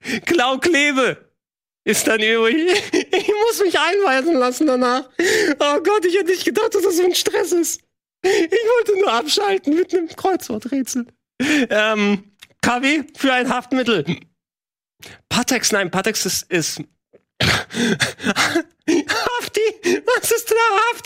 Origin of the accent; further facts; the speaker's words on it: Greece; Ich komme aus Griechenland, Mann.